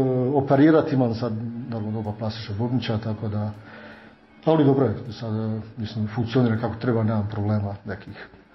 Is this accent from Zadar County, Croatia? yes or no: no; Ravan, Brod-Posavina County, Croatia; born there; Tada sam rođen u selu Ravan, to je na području današnje općine Sibinj, poznato kao Župa Odvoroci, odnosno Odvoračka sela, koje se nalaze uz moda neka 22, 3, 4 km od centra Slavonskog Broda.